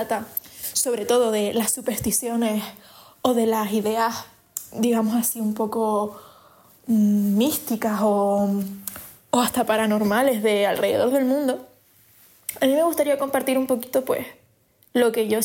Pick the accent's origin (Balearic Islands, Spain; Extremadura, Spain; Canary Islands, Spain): Canary Islands, Spain; Fuerteventura; bueno, soy de Canarias, concretamente de Fuerteventura